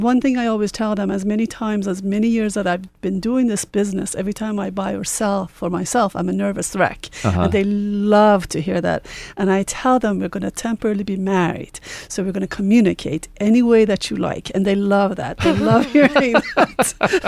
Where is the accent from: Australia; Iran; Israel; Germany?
Iran; now in United States; I'm originally from Iran. We migrated here in 1970.